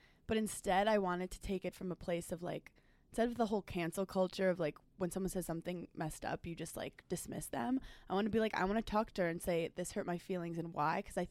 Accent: New York City, New York, United States; I'm from New York City, so I don't know what it's like growing up in the South with a military family

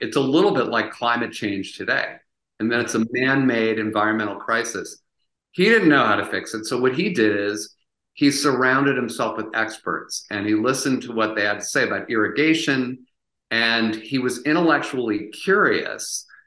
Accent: United States; it was a time where we as American people, as you point out, we still wanted our politicians to be well-informed.

